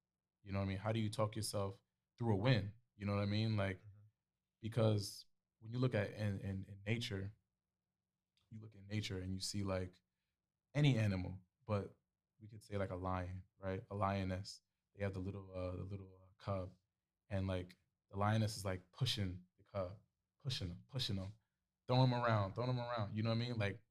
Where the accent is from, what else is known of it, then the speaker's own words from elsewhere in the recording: New York, United States; because we're both from New York, so, like, but Omar's from Detroit.